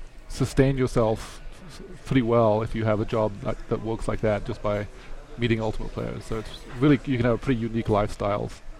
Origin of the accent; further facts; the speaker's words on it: Malaysia; I'm actually from Malaysia